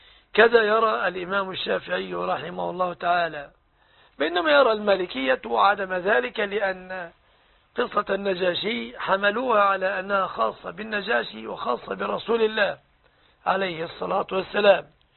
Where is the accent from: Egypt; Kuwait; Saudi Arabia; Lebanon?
Egypt